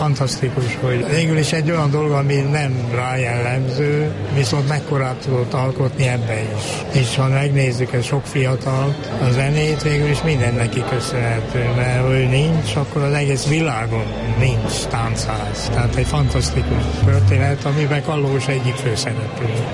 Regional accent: Harghita, Romania; Ugye én a Csíki székely vagyok

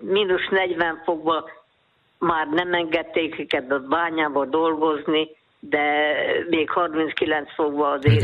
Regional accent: Kiskunfélegyháza, Bács-Kiskun, Hungary; born there; mikor én megszülettem Kiskunfélegyházan, szegénységi bizonyítványt kellett kérni az akkori tanácstól, hogy a kórházi költséget ne kelljen kifizetni, mert kórházba születtem.

